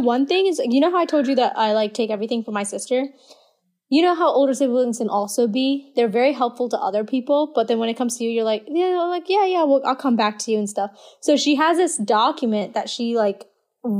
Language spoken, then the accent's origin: English; India; as an Indian girl, I think you're just very deficient in a lot of stuff